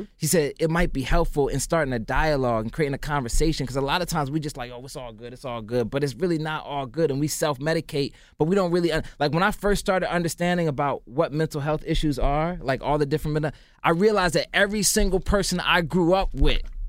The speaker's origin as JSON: {"language": "English", "country": "Zimbabwe", "tie": "born there", "said": "I was born in Zimbabwe."}